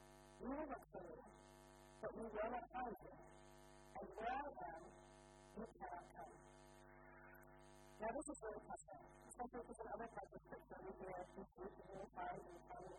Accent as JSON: {"language": "English", "country": "United States", "tie": "born or raised there", "said": "I grew up with them in America, the magic eye books"}